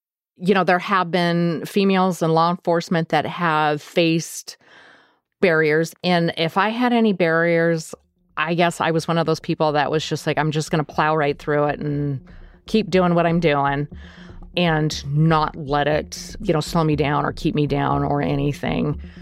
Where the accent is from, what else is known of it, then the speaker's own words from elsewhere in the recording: Nome, Alaska, United States; I was born and raised in Alaska. I was born in Nome, Alaska.